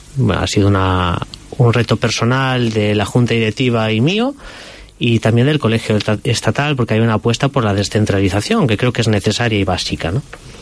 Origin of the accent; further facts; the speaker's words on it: Galicia, Spain; Como buen gallego, la respuesta es otra pregunta, ¿no?